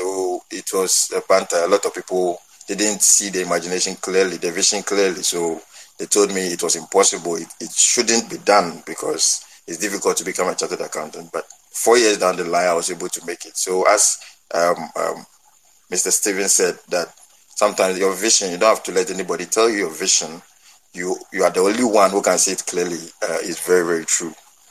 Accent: Ghana; I'm from Ghana.

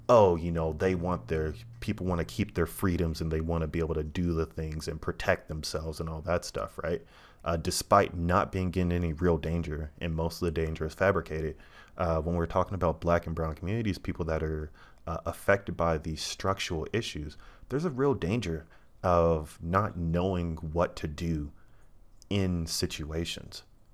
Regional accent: California, United States; I got to see some family because obviously I'm from the Bay Area

